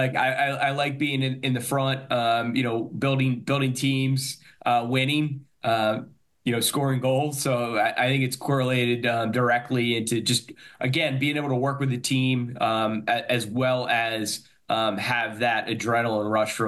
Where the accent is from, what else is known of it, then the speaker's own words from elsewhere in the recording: Malvern, Pennsylvania, United States; I'm from Malvern, Pennsylvania. I'm the youngest of three.